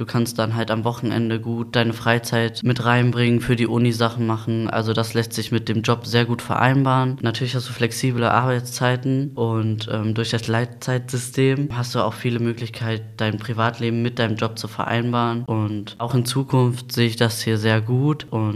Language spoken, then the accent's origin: German; Gelsenkirchen, North Rhine-Westphalia, Germany; ich bin 20, ich komme auch hier aus Gelsenkirchen.